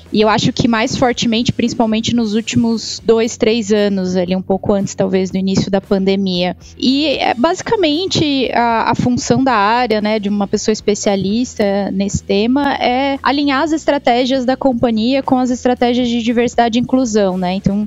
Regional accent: Mato Grosso do Sul, Brazil; born there; now in Blumenau, Brazil; Tenho 32 anos, moro aqui em Blumenau, mas não sou da região, nasci no Mato Grosso do Sul, já morei por várias cidades aí do Brasil.

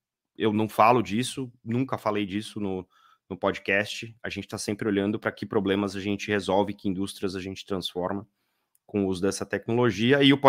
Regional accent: Ribeirão Preto, São Paulo, Brazil; born there; Bom, eu sou brasileiro, nasci em Ribeirão Preto, estado de São Paulo.

